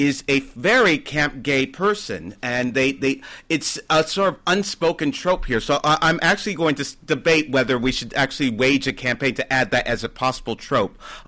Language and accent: English; United States; accent: American; as you can tell, I'm American by my accent. And I grew up in the U.S.